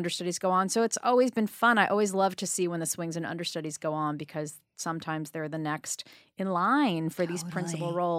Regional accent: New York City, New York, United States; because I grew up on the Upper East Side, my mother said, fine, I'll take you to the auditions.

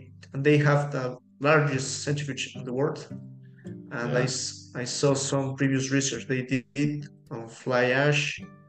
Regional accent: Cusco, Peru; English is a second language; Well, I'm from Peru and South America. Maybe you have heard about Machu Picchu. I was born in Cusco.

